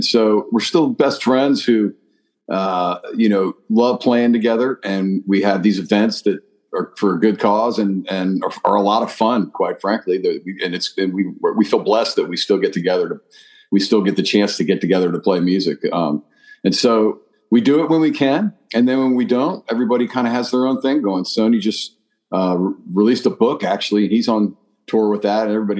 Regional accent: Montgomery Village, Maryland, United States; I grew up in Montgomery Village. So a lot of my friends made that move just north to Frederick.

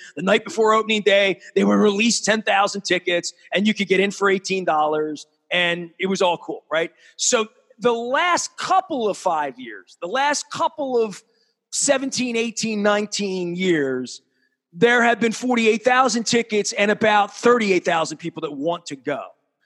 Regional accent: Dundalk, Maryland, United States; Dude, I'm from Dundalk, man.

